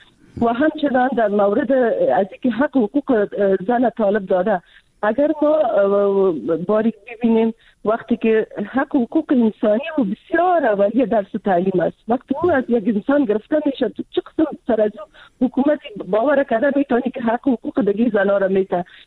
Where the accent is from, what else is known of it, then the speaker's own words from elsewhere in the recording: Afghanistan; من خودم از یک منطقه پشتونشین افغانستان هستم.